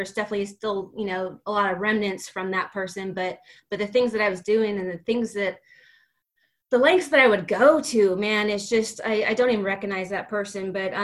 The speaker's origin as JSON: {"language": "English", "town": "Sacramento", "region": "California", "country": "United States", "said": "I'm an alcoholic from Sacramento, California."}